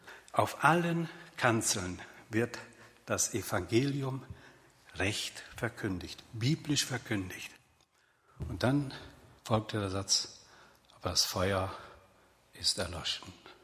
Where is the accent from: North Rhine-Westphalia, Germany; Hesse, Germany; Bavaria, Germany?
North Rhine-Westphalia, Germany; Dünne; das liegt so 6 Kilometer nördlich von Bünde. Das war so mein Heimatort, da bin ich als Kind und als Jugendlicher aufgewachsen. Dünne in Westfalen.